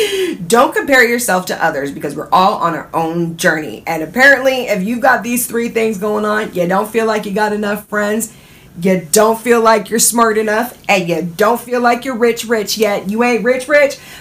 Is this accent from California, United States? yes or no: yes; California, United States; this place is different, because I came from Cali.